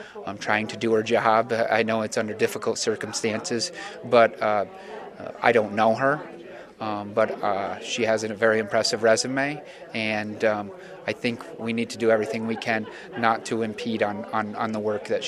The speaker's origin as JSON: {"language": "English", "town": "Chateaugay", "region": "New York", "country": "United States", "tie": "born or raised there", "said": "Chateauguay is my hometown, as you mentioned."}